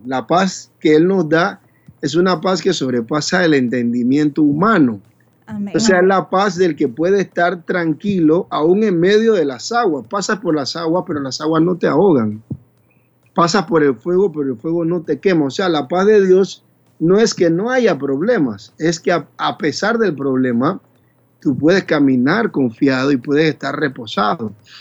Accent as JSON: {"language": "Spanish", "country": "Panama", "said": "yo estoy radicado acá en Panamá, yo soy panameño"}